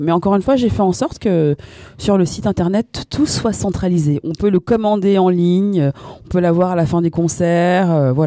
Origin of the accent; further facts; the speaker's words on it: Île-de-France, France; Même si je suis toujours sur Paris parce que ça bouge quand même beaucoup. Mais je viens de Seine-Saint-Denis.